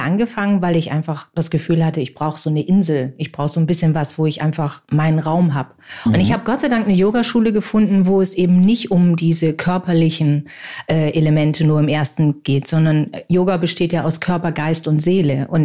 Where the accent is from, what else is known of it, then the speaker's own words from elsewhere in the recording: Northern Germany, Germany; Ich komme aus dem Norden.